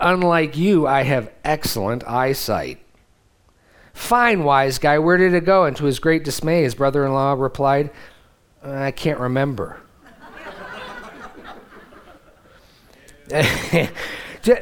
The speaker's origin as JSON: {"language": "English", "country": "United States", "said": "And I'm like, yeah, that's because I'm an American."}